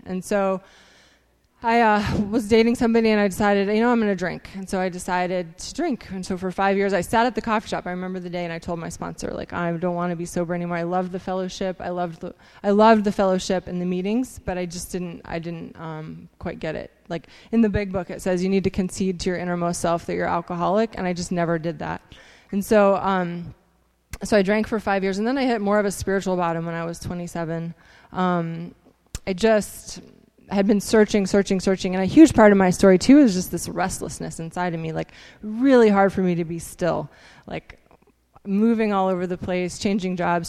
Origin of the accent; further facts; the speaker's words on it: Ohio, United States; also born or lived in West Virginia; I grew up in Ohio. I was born in West Virginia. Grew up in Ohio, and then from there, I spent the summer in Texas